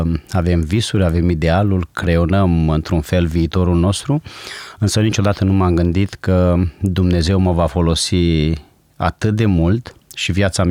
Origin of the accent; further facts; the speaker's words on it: Suciu de Jos, Maramureș County, Romania; Eram tâmplar în satul meu natal, Suciu de Jos, undeva în Maramureș.